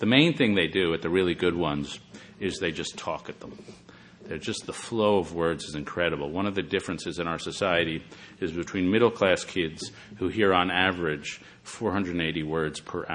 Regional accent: Radnor, Pennsylvania, United States; What I grew up with in Radnor is what she calls concerted cultivation, where the kids are driven around and prepared for adulthood.

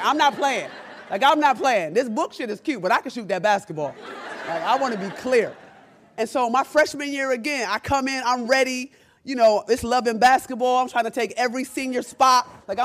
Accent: Rochester, New York, United States; If anybody knows me, I'm from Rochester, New York. I take that seriously, being from Rochester, New York, because we hate New Yorkers.

